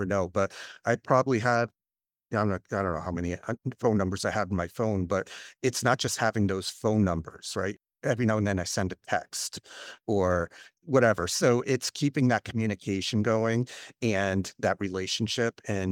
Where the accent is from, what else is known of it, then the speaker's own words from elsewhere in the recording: Cape Cod, Massachusetts, United States; I had two things as a growing up in Cape Cod.